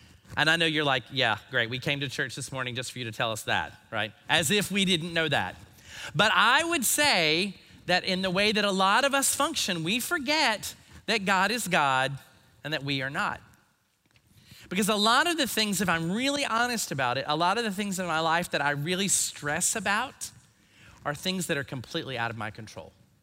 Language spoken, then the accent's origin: English; North Carolina, United States; Now, I don't know about you, but I grew up in North Carolina and we did not use the word haughty very much.